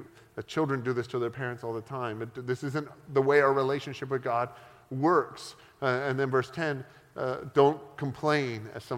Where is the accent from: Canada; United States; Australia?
Canada; I'm Canadian, so we can do whatever we, like, everybody loves us.